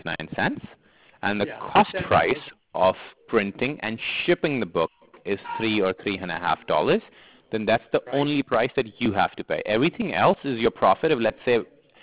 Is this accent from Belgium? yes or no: no; United Kingdom; now in New York, United States; I'm originally from UK. My mom was from Lebanon. My dad was from UK, but I'm right now here in New York.